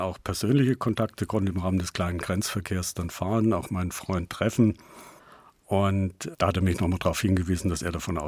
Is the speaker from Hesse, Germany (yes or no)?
no; Mitwitz, Bavaria, Germany; Ich habe damals im Bereich meiner Heimatgemeinde das Steinachtal bei Mittwitz kartiert.